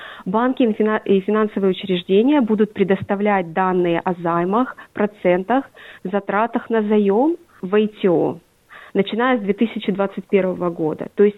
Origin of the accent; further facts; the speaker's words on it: Bakhmut, Donetsk Oblast, Ukraine; я сама родом из Бахмута, Донецкой области, в Украине